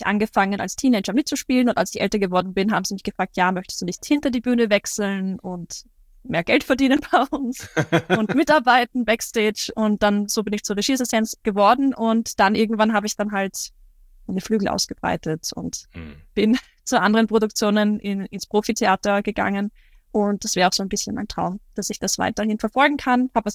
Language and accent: German; Austria; ich komme aus Österreich.